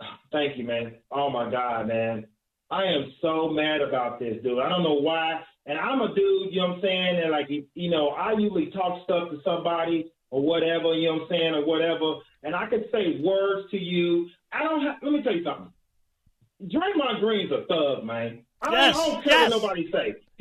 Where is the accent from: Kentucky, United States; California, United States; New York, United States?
Kentucky, United States; Louisville; I'm from Louisville. You know what I'm saying? I'm from Muhammad Ali, the land of hands.